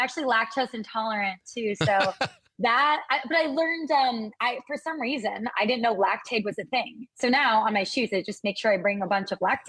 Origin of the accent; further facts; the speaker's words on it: Random Lake, Wisconsin, United States; now in Milwaukee, United States; I grew up in Random Lake, Wisconsin. Have you heard of Random Lake?